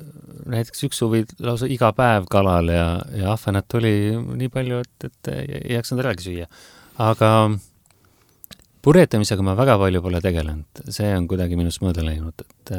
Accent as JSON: {"language": "Estonian", "region": "Saare County", "country": "Estonia", "accent": "Saaremaa dialect", "said": "No mul on see loomulik saare keel ära kadunud."}